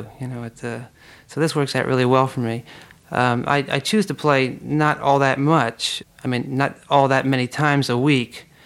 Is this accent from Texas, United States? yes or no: no; Trenton, New Jersey, United States; I grew up in the urban area. I'm from Trenton, New Jersey.